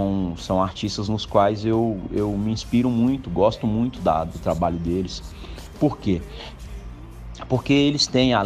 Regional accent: Brasília, Federal District, Brazil; Eu sou originário do Jardim Ingá, que é um bairro na periferia de Brasília.

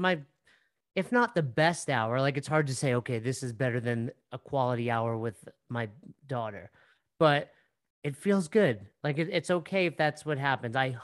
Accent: Northeast, United States; Like, you're just from the South, and we're from the Northeast, and MDV's on, like, we have an accent, right?

